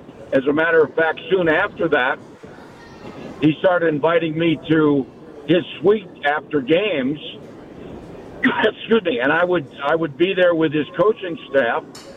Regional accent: Rochester, New York, United States; I'm going to stop off in Rochester, my hometown, tonight to see friends and relatives

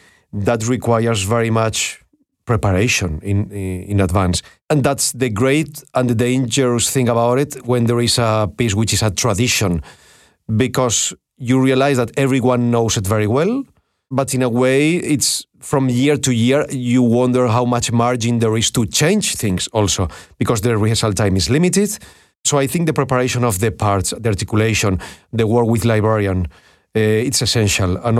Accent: Amsterdam, North Holland, Netherlands; I mean, musically, I grew up in Amsterdam

